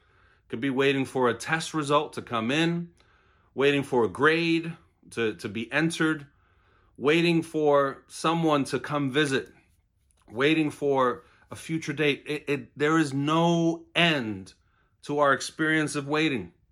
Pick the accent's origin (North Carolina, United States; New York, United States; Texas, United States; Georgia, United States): New York, United States; New York City; Now, I grew up in New York City. I got to be honest, I've not done much gardening in my life.